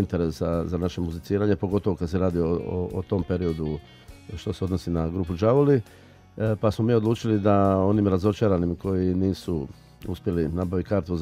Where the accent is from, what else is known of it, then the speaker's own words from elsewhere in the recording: Split, Split-Dalmatia County, Croatia; mi smo Dalmatinci, znači ekipa je bila iz Splita. Mi smo odrasli u okruženju gdje se slušao San Remo, normalno na radio stanicama, moji roditelji su imali sve ploče od Italijana.